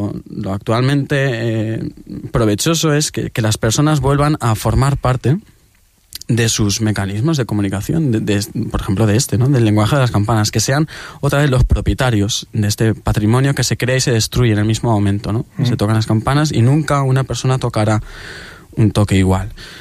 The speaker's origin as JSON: {"language": "Spanish", "region": "Valencian Community", "country": "Spain", "said": "Somos la comunidad valenciana, en la actualidad es la comunidad más campanera de España, sin lugar a dudas"}